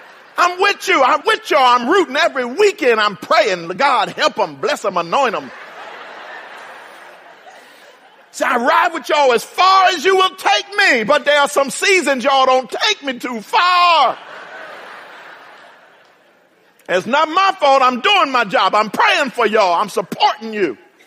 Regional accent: Philadelphia, Pennsylvania, United States; born or raised there; moved away

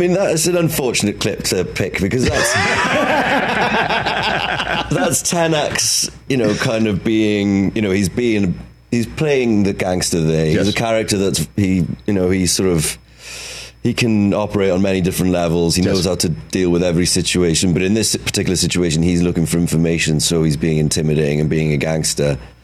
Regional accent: Wales, United Kingdom; It was kind of, well, devastating as a Welsh actor.

